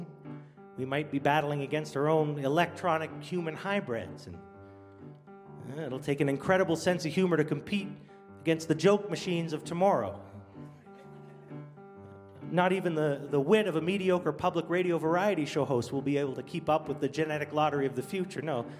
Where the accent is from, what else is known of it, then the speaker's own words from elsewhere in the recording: Canada; So being a Canadian, I wanted to make sure that everything has been cleaned up nice and safe